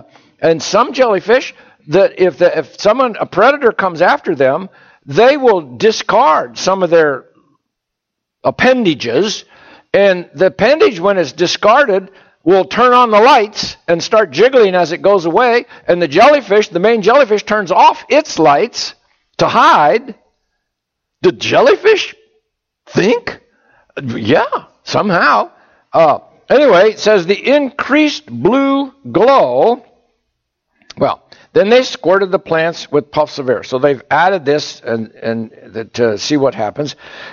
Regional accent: Bloomsburg, Pennsylvania, United States; when I was raised in Bloomsburg, Pennsylvania, I used to march in the Halloween parade every year.

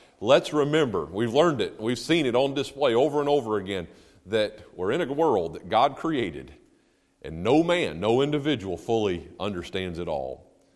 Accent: United States; Now, I'm an American. And I'm a Christian

